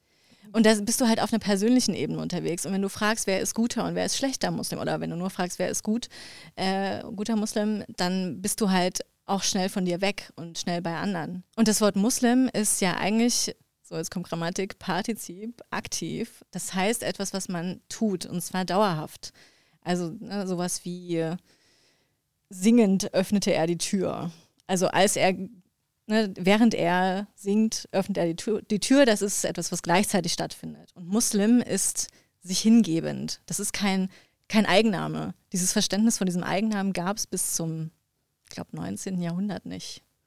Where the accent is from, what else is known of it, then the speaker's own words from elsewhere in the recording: Dresden, Saxony, Germany; Also ich komme aus Dresden, da gab es nicht so viele Muslime und Musliminnen.